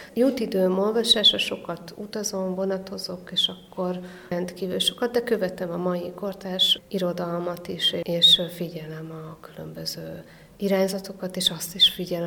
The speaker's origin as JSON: {"language": "Hungarian", "town": "Kaposvár", "region": "Somogy", "country": "Hungary", "said": "Kaposvári vagyok"}